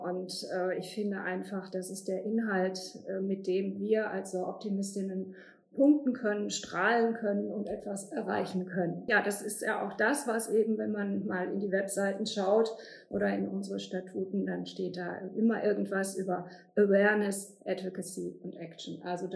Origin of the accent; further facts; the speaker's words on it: Essen, North Rhine-Westphalia, Germany; Ich komme aus Essen.